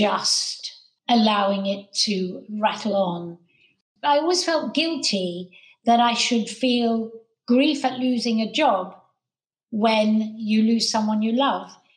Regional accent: Manchester, North West England, United Kingdom; It's Manchester. It's my hometown.

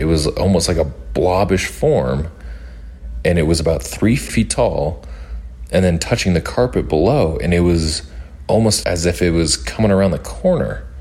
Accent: Manhattan, Kansas, United States; now in Colorado, United States; So I'm currently out in Colorado, but this story takes place in my home state of Kansas, actually in the city of Manhattan, which is to the west of Kansas City.

